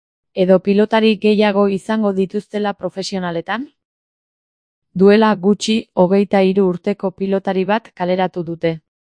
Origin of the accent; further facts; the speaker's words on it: Azkoitia, Basque Country, Spain; Ni azkoitiarra naiz eta ikusi besterik ez dago gure herriko errealitatea.